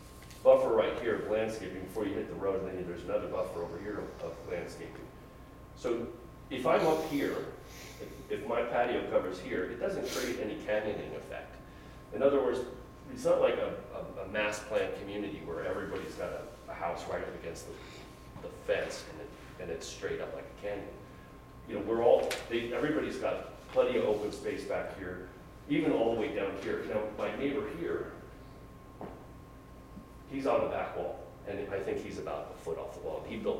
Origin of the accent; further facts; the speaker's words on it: Ireland; and I'm Irish, my wife is Scottish.